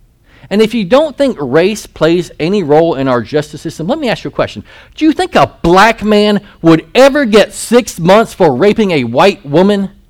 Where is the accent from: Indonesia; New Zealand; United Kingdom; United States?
United States; North Carolina; now in San Antonio, United States; I grew up in North Carolina. Y'all know that's my home.